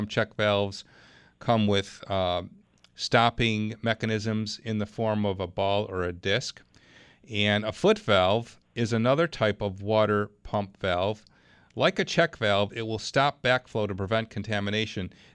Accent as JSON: {"language": "English", "town": "Clarence", "country": "United States", "tie": "born or raised there", "said": "Let's go to Clarence. That's my hometown."}